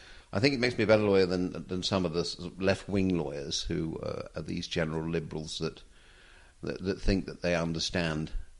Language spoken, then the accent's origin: English; Nottingham, East Midlands, United Kingdom; accent: Nottingham; I keep being asked if I can do it now, and it's quite tricky to jump back into my old accent.